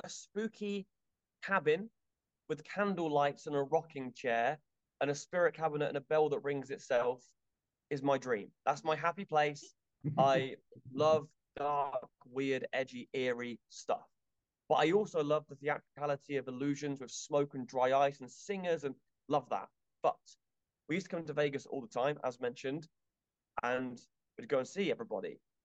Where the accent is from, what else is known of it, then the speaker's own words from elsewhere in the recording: England, United Kingdom; So we have London and phone boxes and things ring and we talk, and we are very English British, and that helps us because we're different.